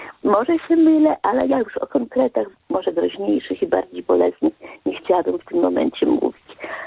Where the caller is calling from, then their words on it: Dublin, Leinster, Ireland; z Dublina.